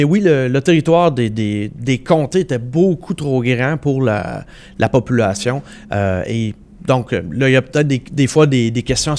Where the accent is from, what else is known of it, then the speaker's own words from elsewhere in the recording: Quebec, Canada; Moi, quand j'étais jeune, je viens du comté de Beauce.